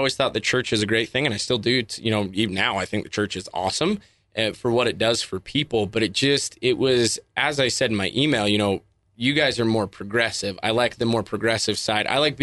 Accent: Kaysville, Utah, United States; Yeah. Born and raised Kaysville, Davis County area.

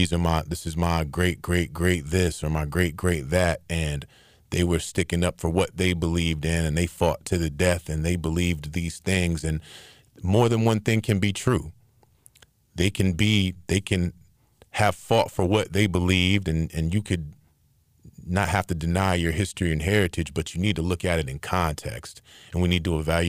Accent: Virginia, United States; also born or lived in North Carolina; like I grew up in Northern Virginia and a big part of North Carolina.

